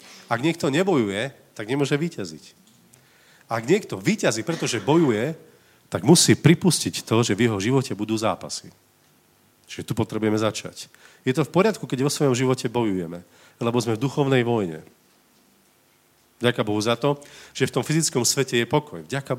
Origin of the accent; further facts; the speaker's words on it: eastern Slovakia, Slovakia; My sme zase z východu.